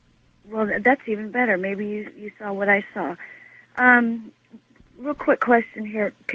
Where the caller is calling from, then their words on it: Ventura, California, United States; I'm calling from Ventura, California.